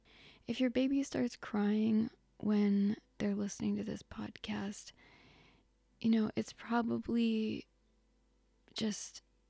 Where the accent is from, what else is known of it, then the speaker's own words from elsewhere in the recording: Florida, United States; I grew up in Florida, so I was fond of seafood and fish and shrimp and all that stuff.